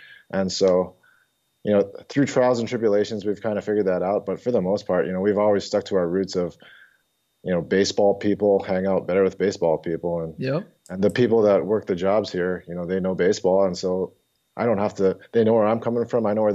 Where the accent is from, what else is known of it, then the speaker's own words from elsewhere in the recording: Hawaii, United States; I came from Hawaii, born and raised in Hawaii, went to University of Oregon, where there's like 3% Asian people.